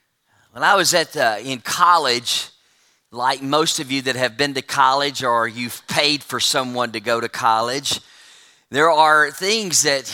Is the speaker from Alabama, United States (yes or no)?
yes; Trussville, Alabama, United States; Now, I was from Trustville, Alabama, so non-historical was kind of a strange term.